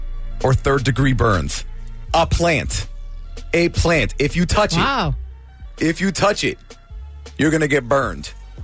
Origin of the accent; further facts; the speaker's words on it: Everett, United States; I grew up in Everett.